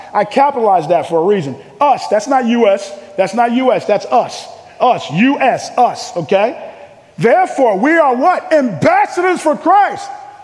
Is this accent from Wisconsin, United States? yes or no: no; New York City, New York, United States; It's interesting, when I'm from New York City, right? And so in New York City, you go to the UN, nobody can find parking, right?